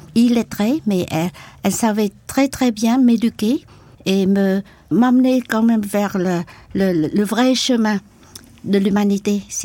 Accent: Can Tho, Vietnam; now in France; j'étais à Saigon. Mais mon village natal était pas à Saigon, mais à Cần Thơ, dans le delta du Mekong.

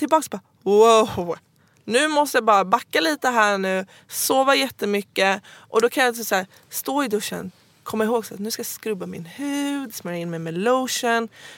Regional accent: Germany; jag är tyska

